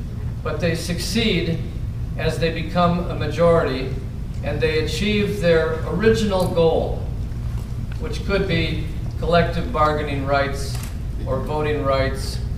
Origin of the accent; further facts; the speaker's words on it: Oconomowoc, Wisconsin, United States; I come from Oconomowoc.